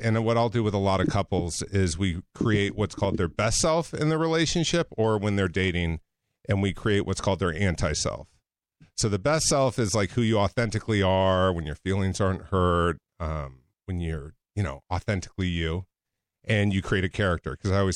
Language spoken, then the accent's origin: English; California, United States; So a little bit about mine is I grew up in Orange County, California, grew up an athlete, went to a high school called Mater Dei, which is a big athletic school.